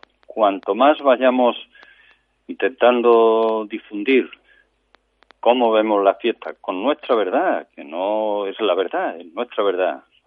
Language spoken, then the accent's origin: Spanish; Extremadura, Spain; Por aquí, por mi tierra, es como muy, muy complicado. En Extremadura está todo bastante, bastante, bastante uniforme